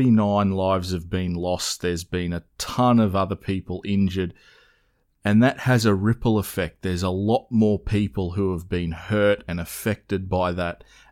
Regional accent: Australia; just as an Australian who was a young, I think I was 12 when the Port Arthur massacre came along

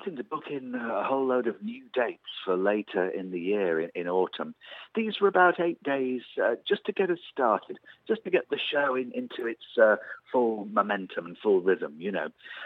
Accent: Ormskirk, North West England, United Kingdom; My hometown, Ormskirk, was where I was born and where I grew up, and the place where I listened to Radio City from.

